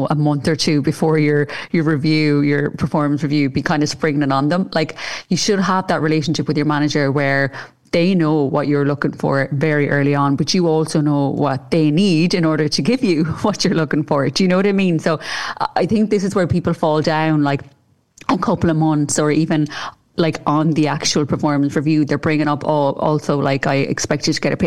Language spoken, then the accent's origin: English; Ireland; I think as Irish in particular, we're great for the sandwich approach where we'll just shove the the awkward question, you know, in the middle of the meeting.